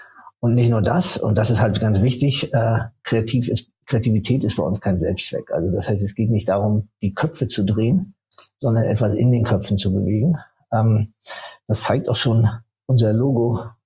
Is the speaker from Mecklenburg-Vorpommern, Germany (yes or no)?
yes; Rostock, Mecklenburg-Vorpommern, Germany; born there; Ich bin in Rostock geboren